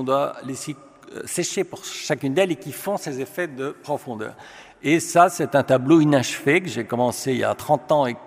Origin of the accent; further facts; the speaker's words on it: Belgium; born there; René Magritte, peintre belge, qui est en effet mon pays natal.